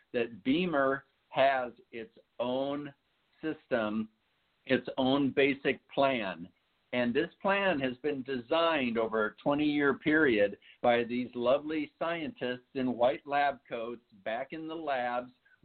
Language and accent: English; Iowa, United States; there's a reason I moved from Iowa out to Southern California so I could enjoy the weather for a period of time.